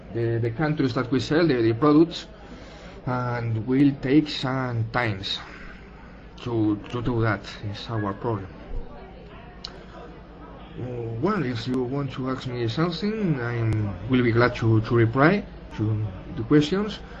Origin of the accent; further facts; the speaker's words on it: Spain; English is a second language; I am from Spain and I have 34 years old.